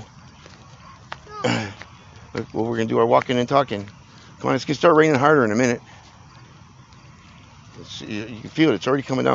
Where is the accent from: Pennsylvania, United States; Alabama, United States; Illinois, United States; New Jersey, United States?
Illinois, United States; Chicago; It's not opinion. We're from Chicago.